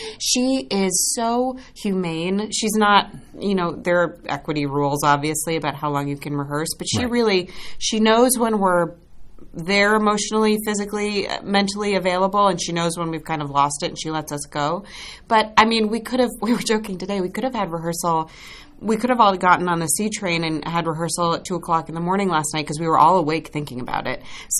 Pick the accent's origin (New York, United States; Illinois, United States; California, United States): New York, United States; And I am actually the actor who's from New York, and so in a way we're playing each other.